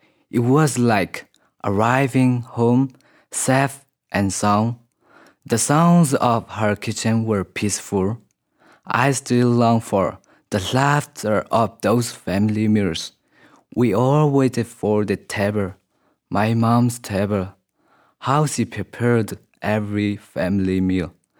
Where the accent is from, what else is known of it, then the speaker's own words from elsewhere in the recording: Myanmar; English is a second language; I'm from Burma.